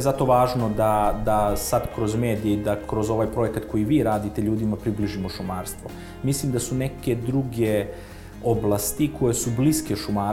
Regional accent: Kraljevo, Šumadija and Western Serbia, Serbia; ja sam rođen u Kraljevu, ali sam dobar deo svog detinjstva provao u jednom selu planinskom, 30 km od Kraljeva

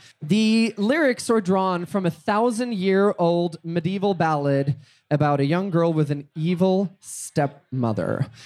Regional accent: Norway; So we are moving to my home country of Norway.

